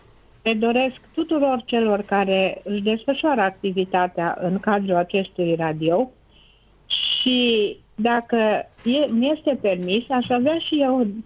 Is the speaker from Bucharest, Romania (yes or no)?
no; Timișoara, Timiș County, Romania; sunt din Timișoara.